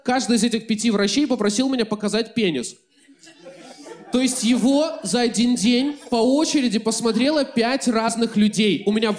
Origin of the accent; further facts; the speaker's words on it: Belarus; now in Moscow, Russia; я белорус, и я живу в Москве